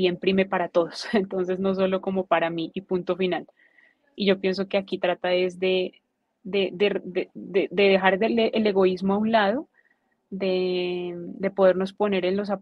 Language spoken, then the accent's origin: Spanish; Colombia; yo siento que como mujer y colombiana que vivió como extranjera pues todo lo que pasó en Chile